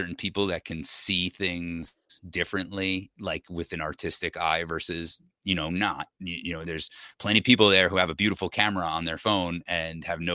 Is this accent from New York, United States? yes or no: yes; New York, United States; you know, I grew up in Westchester, so a lot of people have heard of the Westchester County Center.